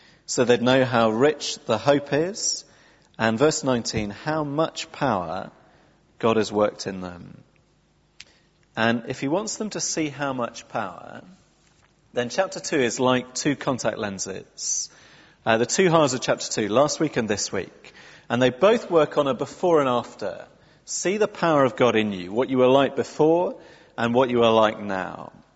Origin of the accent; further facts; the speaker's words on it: England, United Kingdom; what a barrier being English is to being a Christian. What a big problem our culture has with understanding this chapter